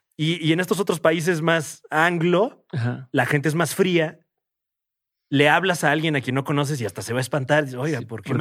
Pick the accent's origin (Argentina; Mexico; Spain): Mexico; Y a lo mejor, siendo mexicano, luego no entiendes por qué en otros países son así.